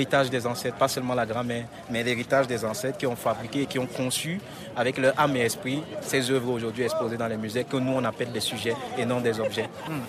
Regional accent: West, Cameroon; les peuples bamileke d'où je viens, à l'ouest du Cameroun.

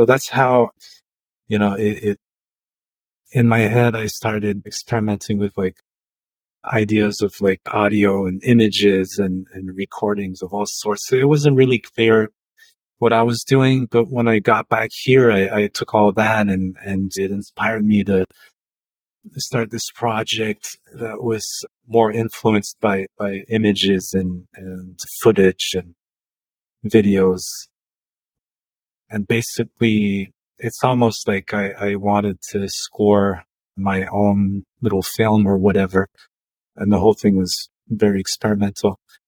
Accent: Quebec, Canada; also born or lived in Japan; I was born in Japan, but I grew up in Quebec, in Canada.

